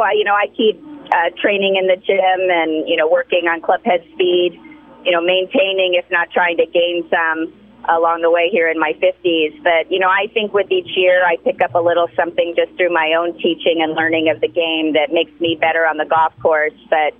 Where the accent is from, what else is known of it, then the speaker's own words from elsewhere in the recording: California, United States; I grew up in San Diego County. I'm a product of the San Diego Junior Golf Association.